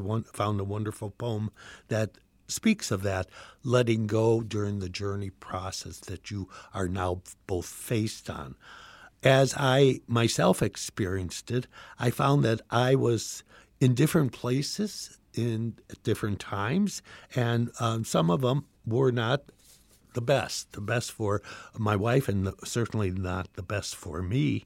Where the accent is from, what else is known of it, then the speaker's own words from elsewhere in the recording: Des Plaines, Illinois, United States; I grew up in Des Plaines at St. Mary's Parish, celebrated all my sacraments there, of course, except holy orders.